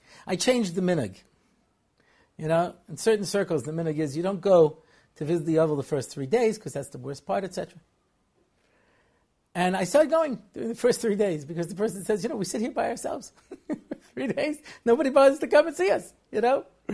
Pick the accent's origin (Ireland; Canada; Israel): Israel; now in United States; You know, I was from Eretz Yisrael and I came to America.